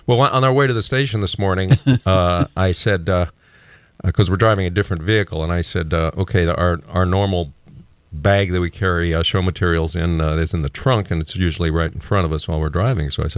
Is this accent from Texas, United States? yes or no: yes; Texas, United States; We are non-binary. And I'm Native Texan.